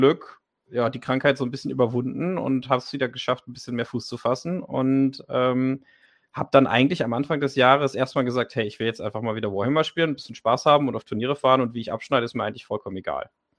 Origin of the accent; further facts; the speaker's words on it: Northern Germany, Germany; Ich komme ja auch aus dem Norden